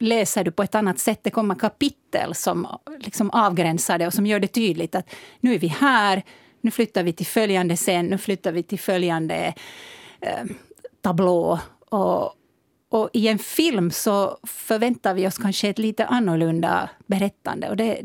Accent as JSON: {"language": "Swedish", "region": "Uusimaa", "country": "Finland", "tie": "born or raised there", "said": "Och jag är ju hemma från Östra Nyland."}